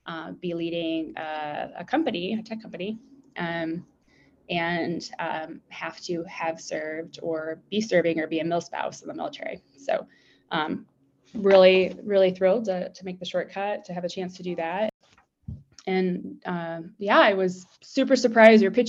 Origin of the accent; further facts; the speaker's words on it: Detroit, Michigan, United States; I grew up in Detroit, have family that still works in factories on the line